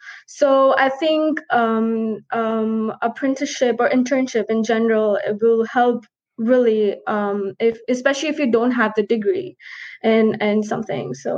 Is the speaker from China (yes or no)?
no; India; moved away as an adult; now in Canada; Because I'm from India. When I was working in India